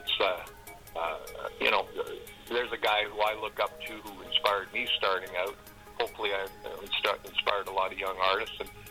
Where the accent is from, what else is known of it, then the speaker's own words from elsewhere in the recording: Lynn Lake, Manitoba, Canada; born there; up to my hometown where I was born, Lynn Lake.